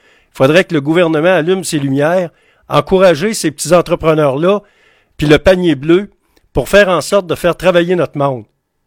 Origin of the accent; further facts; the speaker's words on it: Quebec, Canada; être maître chez nous, au Québec, dans notre province encore